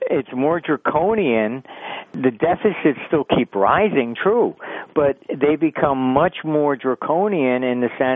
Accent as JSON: {"language": "English", "country": "United States", "said": "Look, I'm not British. I'm American."}